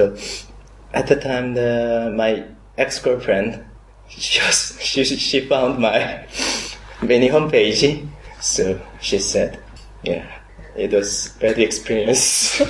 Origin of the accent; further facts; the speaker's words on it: South Korea; English is a second language; from South Korea.